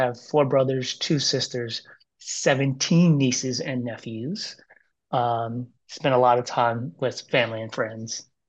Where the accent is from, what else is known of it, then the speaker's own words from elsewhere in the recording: United States; And so we, you know, growing up in America, we grew up pretty poor, but definitely loved.